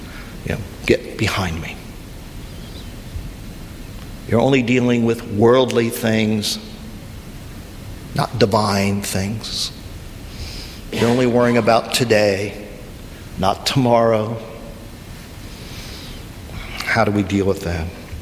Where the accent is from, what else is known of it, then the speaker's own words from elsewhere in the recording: Indiana, United States; When I was growing up in Indiana, my dad was a pastor.